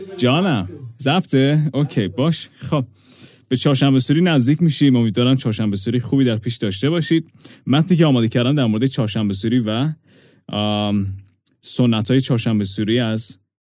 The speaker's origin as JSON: {"language": "Persian", "town": "Karaj", "region": "Alborz", "country": "Iran", "tie": "born there", "said": "کجا به دنیا آمدم؟ بله. کرج به دنیا آمدم من."}